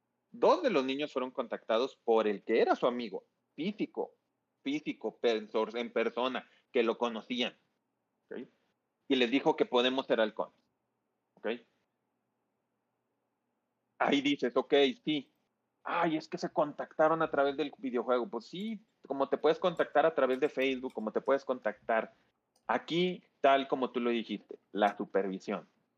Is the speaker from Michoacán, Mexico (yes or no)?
no; Monterrey, Nuevo León, Mexico; como alguien que soy de Monterrey